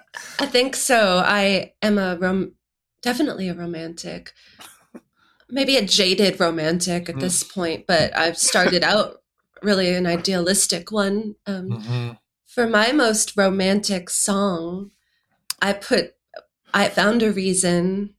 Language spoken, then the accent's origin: English; Boston, Massachusetts, United States; I, growing up in Boston, had no exposure to country music.